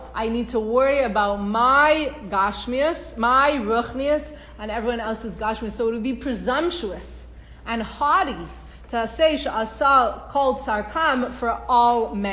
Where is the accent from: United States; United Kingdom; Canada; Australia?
Canada; I'm from Canada.